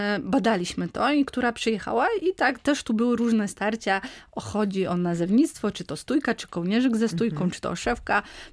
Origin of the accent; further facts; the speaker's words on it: Trześń, Subcarpathian Voivodeship, Poland; Ja, że jestem z Trześnia, czyli gmina Gorzyce, czy jestem związana z powiatem tarnobrzeskim